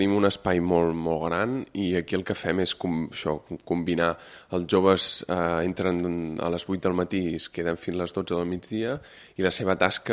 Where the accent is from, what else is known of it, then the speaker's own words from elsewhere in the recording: Girona, Catalonia, Spain; born there; bueno, és un jove encara, sóc jove, vaig néixer a Girona, sóc gironí i em vaig formar a l'Escola Hostaleria de Girona